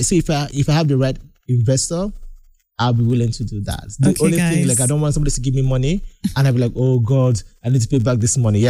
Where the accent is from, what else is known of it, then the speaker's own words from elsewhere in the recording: Aba, Abia, Nigeria; I keep saying this about where I come from. I grew up in Aba